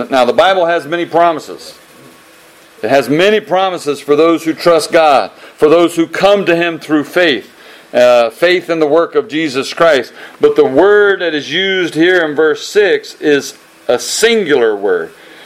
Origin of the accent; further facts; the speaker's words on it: United States; Yeah, we don't care. Who are you? I don't care. I'm an American.